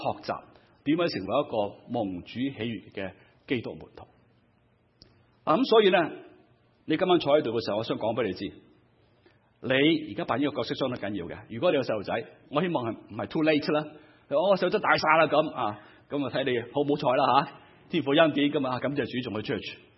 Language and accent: Cantonese; Guangdong, China; 我广东人叫系咪啊